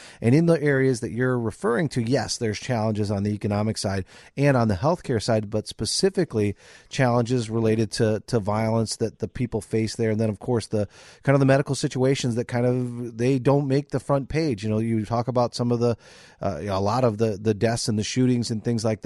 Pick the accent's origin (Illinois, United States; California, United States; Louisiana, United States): Illinois, United States; Chicago; growing up in the Chicagoland area